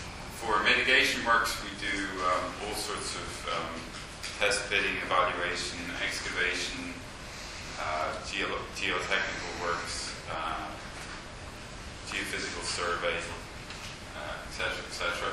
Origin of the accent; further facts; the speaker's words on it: Ireland; I'm from Ireland, obviously.